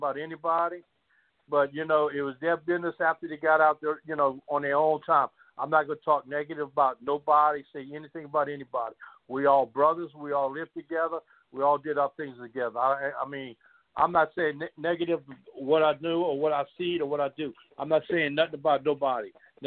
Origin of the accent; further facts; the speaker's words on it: Thibodaux, Louisiana, United States; I used to love to wrestle all around my hometown, Thibodaux, Baton Rouge, Homer, you know, New Orleans. I mean, that's where I grew up and knew everybody.